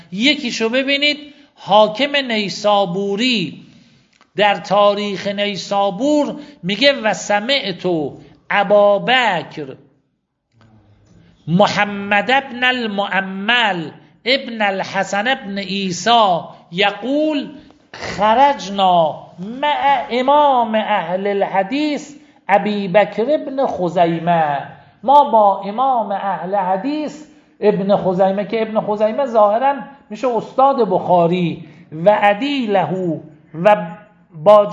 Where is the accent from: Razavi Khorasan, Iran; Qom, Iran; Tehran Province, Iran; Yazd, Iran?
Razavi Khorasan, Iran; Mashhad; ایرانی هستم، اهل مشهدم، در این شهر یکی از ائمه اهل بیت علیهم السلام دفنم.